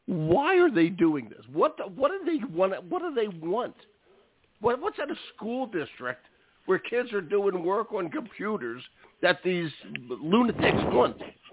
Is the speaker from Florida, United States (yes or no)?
no; Pennsylvania, United States; Go to my hometown, the Eagles.